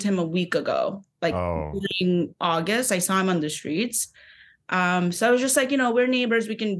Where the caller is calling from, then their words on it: Brooklyn, New York, United States; So I'm 29 years old. I'm calling from Brooklyn, New York.